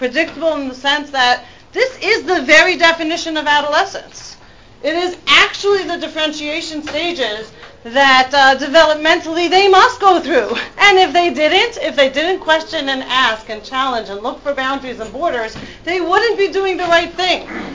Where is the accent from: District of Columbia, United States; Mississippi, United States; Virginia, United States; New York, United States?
New York, United States; Crown Heights; I grew up in Lubavitch, I grew up in Crown Heights